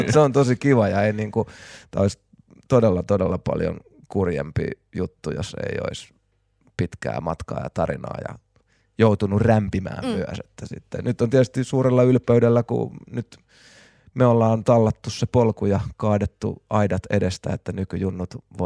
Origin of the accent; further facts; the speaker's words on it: Lahti, Päijät-Häme, Finland; Mä oon Mukkulasta kotoisin ja sinne pesäni rakentanut nyt sitten vielä aikuisella uudestaan. Että asun hyvin lähellä lapsuuskotia